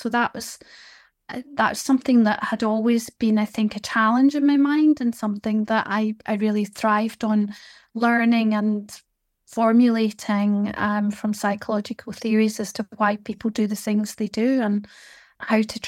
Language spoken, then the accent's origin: English; East Kilbride, Scotland, United Kingdom; also born or lived in Glasgow; we moved from Glasgow to East Kilbride, which is in my constituency, when I was a baby. And so we moved from a tenement house to, you know, somewhere that had parks nearby, good opportunities in terms of schooling, and a really thriving town centre